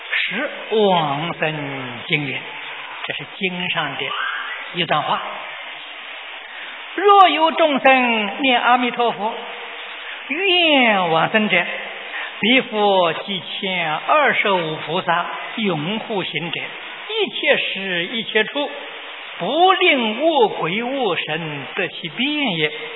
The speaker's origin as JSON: {"language": "Chinese", "country": "China", "said": "我们中国人常讲逢凶化吉啊，遇难成祥啊。"}